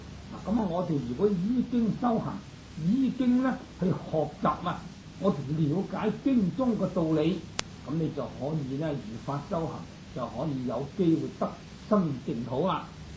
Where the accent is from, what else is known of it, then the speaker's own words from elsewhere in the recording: China; 就好似我哋中國人啊，姓鄭、姓陳、姓程啊